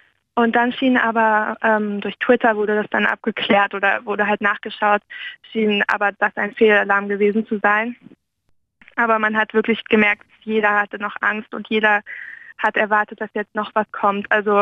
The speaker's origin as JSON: {"language": "German", "country": "Germany", "lives_now": "France", "said": "das habe ich auch als Deutsche hier in Frankreich gemerkt"}